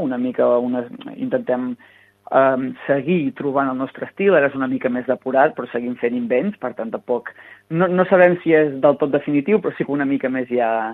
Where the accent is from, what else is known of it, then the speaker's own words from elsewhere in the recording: Torroella de Montgrí, Catalonia, Spain; som de Torroella de Montgrí i als voltants, i és una zona molt musical.